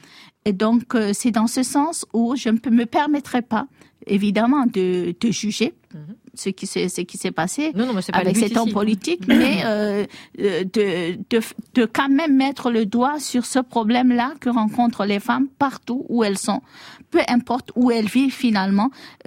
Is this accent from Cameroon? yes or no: yes; Cameroon; Aujourd'hui, chez nous, au Cameroun, quand une femme va porter plainte pour viol, on commence par lui rire au nez